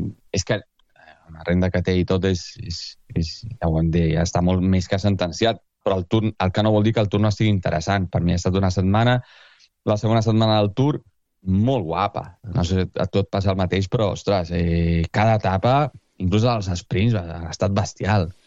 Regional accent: Argentina; Clar, jo he crescut a l'Argentina

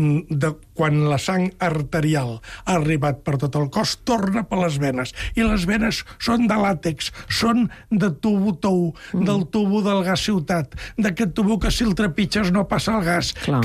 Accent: Catalonia, Spain; sóc de la Cerdanya jo

